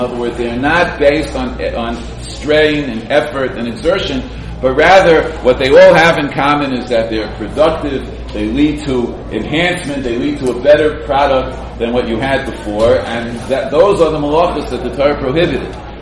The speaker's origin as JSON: {"language": "English", "town": "Brooklyn", "region": "New York", "country": "United States", "tie": "born or raised there", "said": "So, you know, growing up in Brooklyn, I used to wonder"}